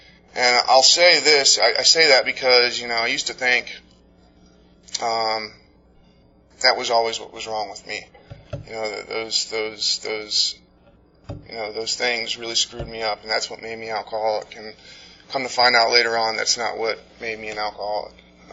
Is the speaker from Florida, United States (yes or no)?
yes; Orlando, Florida, United States; born there; I was born in Orlando, Florida, to a loving family.